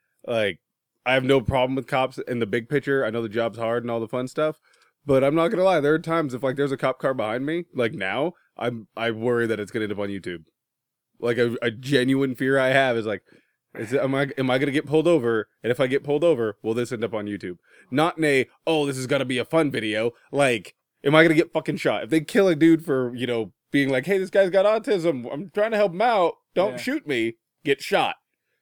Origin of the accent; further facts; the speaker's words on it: New Mexico, United States; born there; I was born in New Mexico. That's not the same thing.